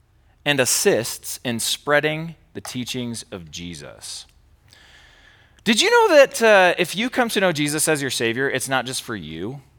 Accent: Iowa, United States; moved away as an adult; also born or lived in California; I grew up in Iowa, which is in the middle of the country.

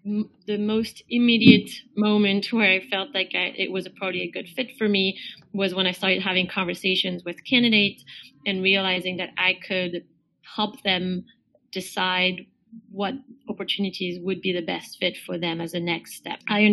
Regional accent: Paris, Île-de-France, France; also born or lived in London; now in United States; So I'm originally from Paris, France. I lived in London for a little bit and then moved to the US 8 years ago

